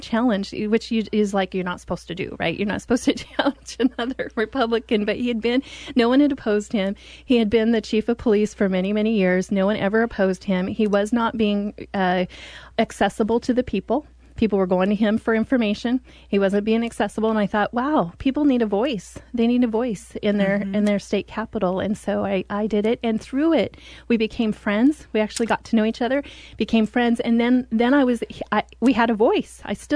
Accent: Oregon, United States; I was raised here in Oregon, went to school, moved here when I was 10, went to elementary school, then middle school, and then high school here.

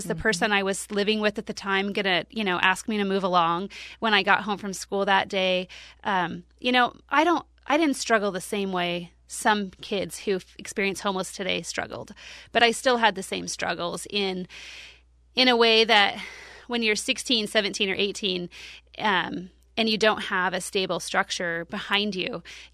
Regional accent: Salem, Oregon, United States; I grew up here in Northeast Salem. I grew up with the Native American community. I grew up very poor.

